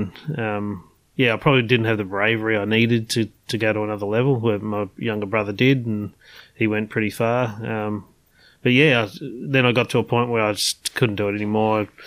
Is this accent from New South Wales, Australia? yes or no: no; Frankston, Victoria, Australia; I grew up in Frankston, actually.